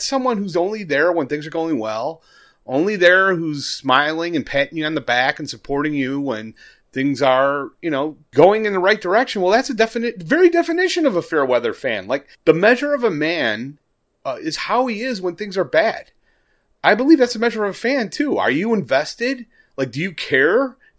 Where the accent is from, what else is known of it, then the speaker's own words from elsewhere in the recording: Chicago, Illinois, United States; I grew up on the South Side as a Cubs fan. All my family, they're diehard Sox fans